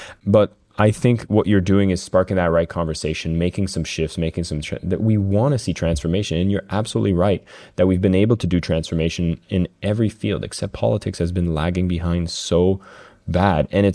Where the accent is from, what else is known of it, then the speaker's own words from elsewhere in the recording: Canada; Like, I'm a Canadian, but politics happens in some capacity where there is democracy in a similar way.